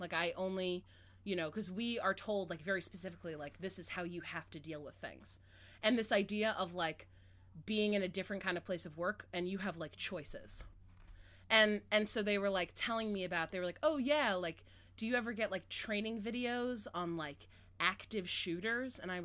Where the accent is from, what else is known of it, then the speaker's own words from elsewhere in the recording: Orlando, Florida, United States; I'm from Orlando.